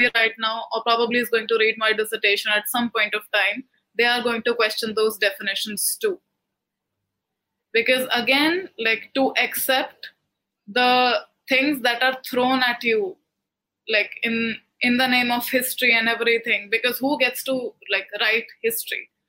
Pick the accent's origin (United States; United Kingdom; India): India; I can also lay claim to being an Indian as much as anybody else. I'm trying to find my own, like, homeland